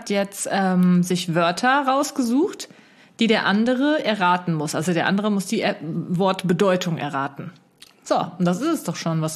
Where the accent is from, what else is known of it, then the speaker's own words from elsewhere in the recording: North Rhine-Westphalia, Germany; born there; Wir kommen ja eigentlich gebürtig aus dem Siegerland.